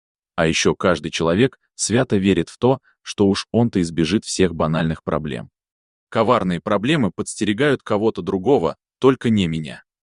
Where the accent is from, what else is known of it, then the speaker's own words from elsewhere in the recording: Moscow, Russia; Мы с моим старшим братом, Владом, родились и выросли в Москве. Наше детство и юность прошли в высотке, расположенной в одном из спальных районов